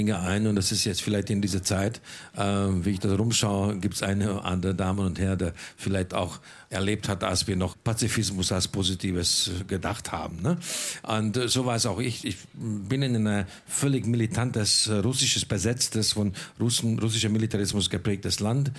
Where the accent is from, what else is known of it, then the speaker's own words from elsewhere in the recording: Budapest, Hungary; also born or lived in Los Angeles, United States; der viel in New York gelebt hat, in London, in Los Angeles, bin in einer wunderschönen Stadt, in Budapest, aufgewachsen. Aber hier bin ich zu Hause, das ist meine Heimat.